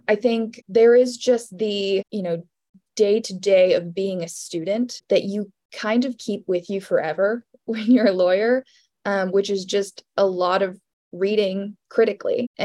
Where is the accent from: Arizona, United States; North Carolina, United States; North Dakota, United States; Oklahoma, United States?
Arizona, United States; Tucson; I'm from Arizona originally, so in the Tucson area.